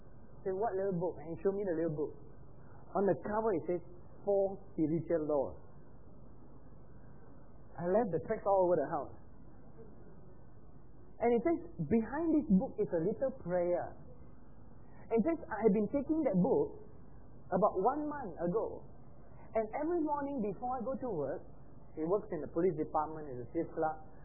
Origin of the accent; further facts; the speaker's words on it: Johor Bahru, Johor, Malaysia; When I came to my hometown, Johor Bahru